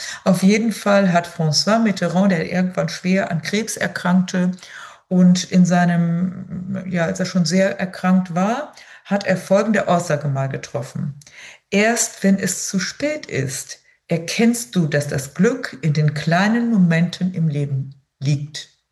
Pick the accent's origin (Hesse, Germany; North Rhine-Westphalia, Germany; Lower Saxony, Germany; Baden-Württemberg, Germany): Lower Saxony, Germany; ich komme aus dem Emsland